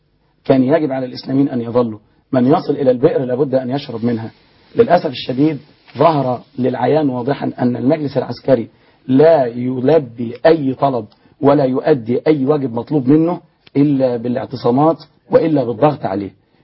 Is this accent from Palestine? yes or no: no; Egypt; أنا من حقي كمصري يعيش أو عاش فترة الظلم. أنا زي ما بقول لك أنا عندي 40 سنة النهاردة, عاش 30 سنة ظلم